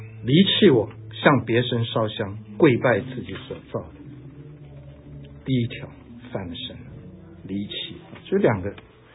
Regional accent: China; now in Canada; 我从中国来，我就不是做学者的料

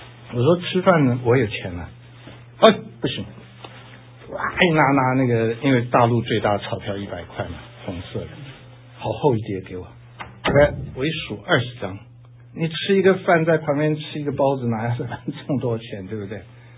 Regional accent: Taiwan; 以前我小时候在台湾的时候，我们在天主教里面

